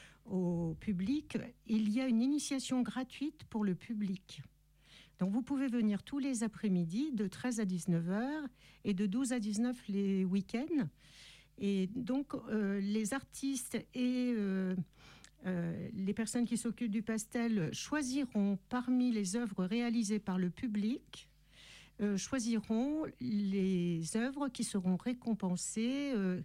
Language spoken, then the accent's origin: French; Grenoble, Auvergne-Rhône-Alpes, France; Moi, je viens de Grenoble